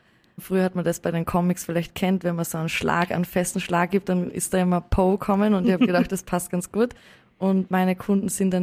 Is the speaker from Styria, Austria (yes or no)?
yes; Graz, Styria, Austria; bin 32 aus Graz und bin Personal Trainerin und generell sehr sportlich unterwegs.